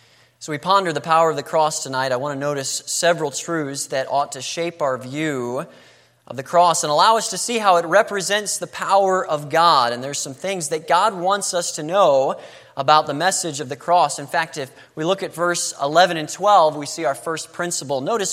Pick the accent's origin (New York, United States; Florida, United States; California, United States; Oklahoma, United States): Florida, United States; I was raised in Florida. But, you know, I've got some family that is just very Southern, if I could say it that way.